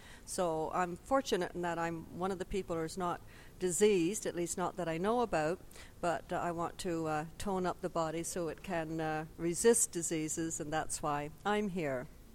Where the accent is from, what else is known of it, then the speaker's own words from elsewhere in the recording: Barbados; and I'm from Barbados.